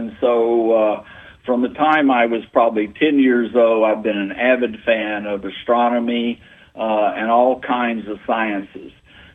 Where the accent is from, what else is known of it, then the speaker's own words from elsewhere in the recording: Lexington, Kentucky, United States; Well, I grew up in Lexington, Kentucky, and I have 2 degrees from UK.